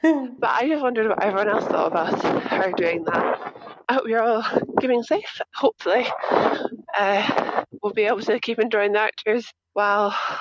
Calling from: Edinburgh, Scotland, United Kingdom; I'm calling from Edinburgh.

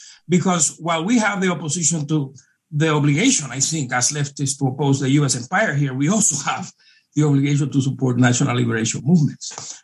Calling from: United States; so we are speaking from the United States, and our primary duty is to oppose the imperialism that we live under.

